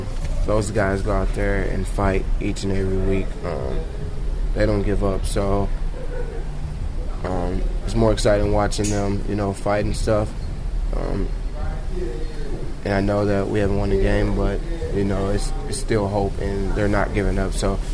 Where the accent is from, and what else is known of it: Dallas, Texas, United States